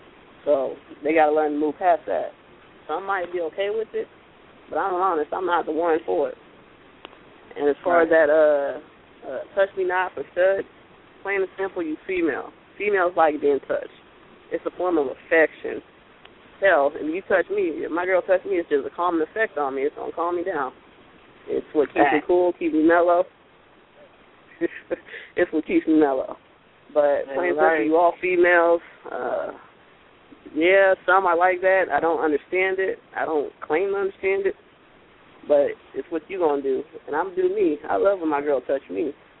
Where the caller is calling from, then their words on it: Alabama, United States; All right, man, what's up? I'm calling from Bama.